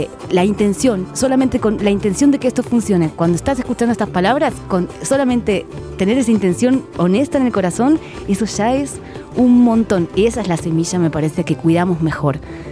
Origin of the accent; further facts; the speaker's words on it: Buenos Aires, Argentina; vengo de Buenos Aires, Argentina, de la Pampa Húmeda.